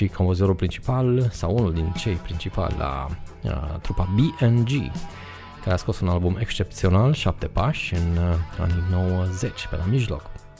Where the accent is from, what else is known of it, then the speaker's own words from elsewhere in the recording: Baia Mare, Maramureș County, Romania; Baia Mare, orașul meu natal, a fost gazda finalei și semifinalei